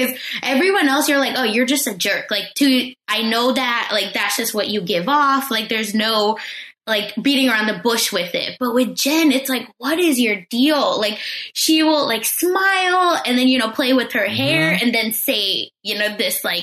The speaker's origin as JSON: {"language": "English", "country": "India", "tie": "born or raised there", "said": "Because even when I grew up in India, like, listen, bribes are a thing."}